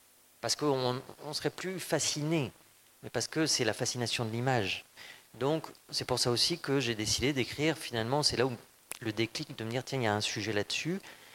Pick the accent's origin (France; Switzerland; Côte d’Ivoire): France; qu'est-ce que ça me fait moi en tant que Française de travailler pour... un projet en Allemagne